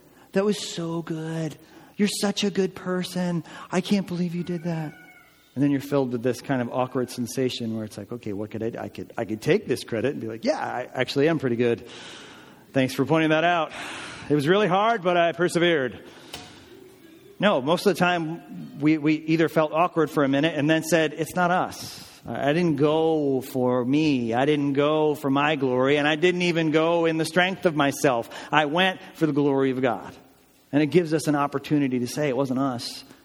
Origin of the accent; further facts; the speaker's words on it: New Jersey, United States; We're from Jersey.